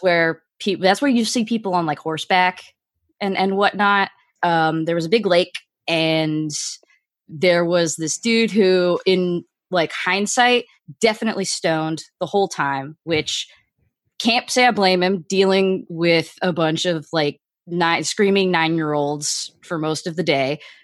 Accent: Miami, Florida, United States; I am from Miami, Florida.

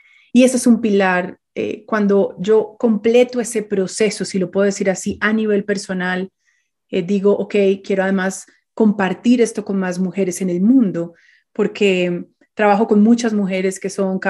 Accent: Colombia; en mi país, en Colombia.

